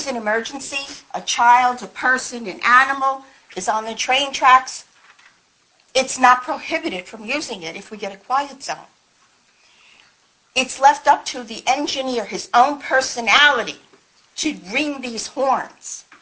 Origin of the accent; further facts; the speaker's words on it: Annandale, New Jersey, United States; I'm also from Clinton Township, Annandale.